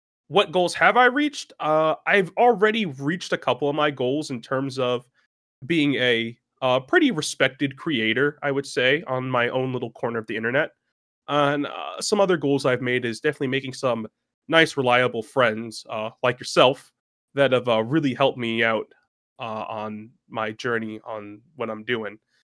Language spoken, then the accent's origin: English; Baltimore, Maryland, United States; I was born in Baltimore, Maryland, you know. I was in the city for a bit. That's where I lived with most of my friends and family growing up